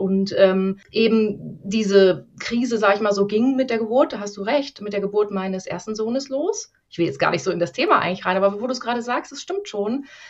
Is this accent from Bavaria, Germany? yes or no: no; Lower Saxony, Germany; born there; Ja, ich lebe in der Nähe von Hamburg, bin aber gebürtige Niedersächsin aus der Region Hannover.